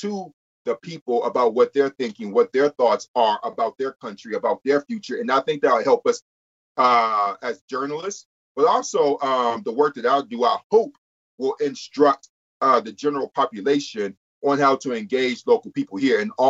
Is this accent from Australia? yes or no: no; Detroit, Michigan, United States; My upbringing growing up in Detroit and coming over here as a Black man informs how I view the way that U.S. politics functions, right?